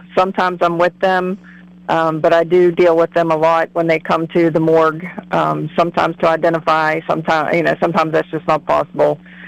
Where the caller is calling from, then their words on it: Moundsville, West Virginia, United States; from Moundsville, West Virginia.